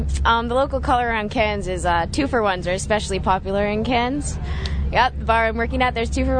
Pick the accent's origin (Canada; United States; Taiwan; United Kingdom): Canada; Yeah, I'm from Canada. Not quite home, but very close.